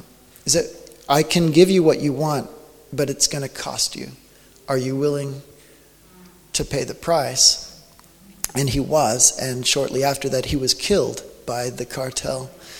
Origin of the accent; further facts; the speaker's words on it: Texas, United States; I grew up in East Texas and traveling with my parents. I came to this nation when I was probably about 1 month old, so I've been traveling my whole life.